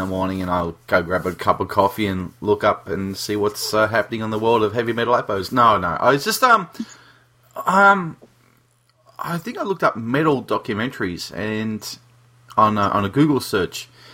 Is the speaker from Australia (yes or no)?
yes; Australia; just for us Australians here, what is Vice Noisy?